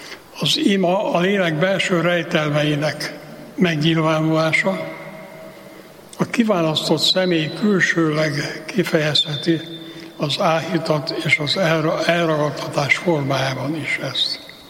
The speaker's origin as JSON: {"language": "Hungarian", "town": "Pécs", "region": "Baranya", "country": "Hungary", "tie": "born there", "said": "Hadd említsen meg a saját szülővárosomnak, Pécsnek a székesegyházát"}